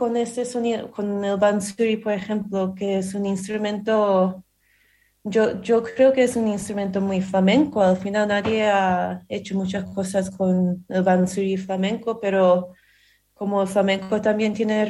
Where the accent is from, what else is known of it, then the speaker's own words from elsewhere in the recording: Vancouver, British Columbia, Canada; Y en Vancouver, donde yo soy de Vancouver, Canadá, solo hay escuelas de baile.